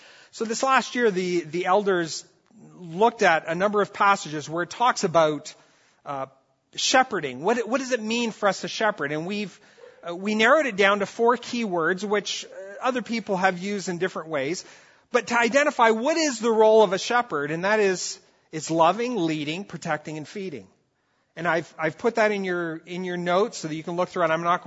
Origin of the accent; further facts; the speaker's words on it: Brazil; I grew up in Brazil, and in Portuguese, they have one word, pastor.